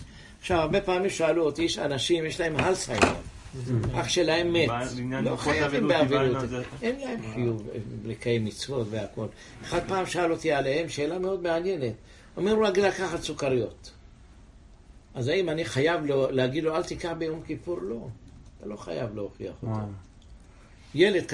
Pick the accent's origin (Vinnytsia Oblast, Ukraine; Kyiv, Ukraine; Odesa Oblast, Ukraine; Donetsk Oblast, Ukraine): Odesa Oblast, Ukraine; Odesa; now in Israel; אני באתי מאודסה, רגע אחד, אודסה, יש שם היום חבדים.